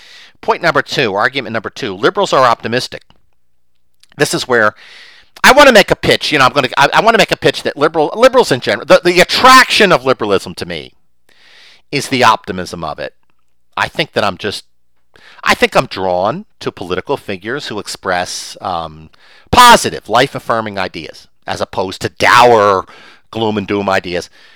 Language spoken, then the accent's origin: English; Philadelphia, Pennsylvania, United States; I grew up in Northeast Philadelphia. Certainly it was a Democratic stronghold when I was growing up.